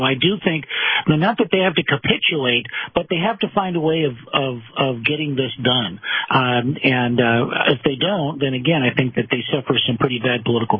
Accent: California, United States; Well, you know, I grew up around Disneyland here in Southern California and been going there all my life.

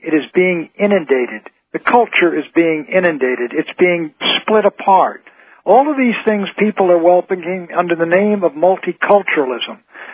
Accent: Washington, District of Columbia, United States; I grew up in Washington, D.C. It was a segregated city, a southern city.

